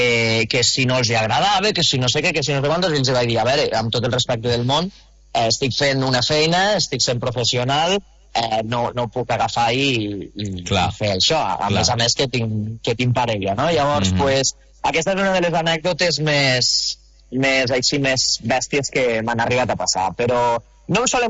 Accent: Almacelles, Catalonia, Spain; jo soc d'Almacelles i la veritat és que sempre tornar al poble o fer sessions allà al poble és de lo que més il·lusió me fa

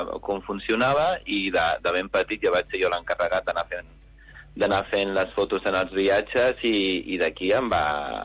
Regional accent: Catalonia, Spain; perquè jo també sóc d'un delta, però jo sóc del delta del Llobregat

